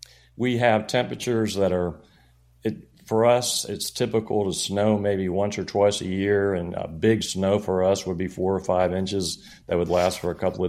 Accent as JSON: {"language": "English", "region": "Florida", "country": "United States", "tie": "born or raised there", "said": "I grew up in Florida."}